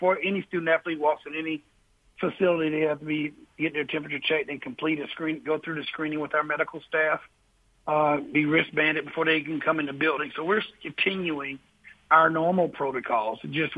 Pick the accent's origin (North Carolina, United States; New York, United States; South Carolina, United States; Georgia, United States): South Carolina, United States; I know some words that I never knew before growing up in South Carolina and never planned on hearing.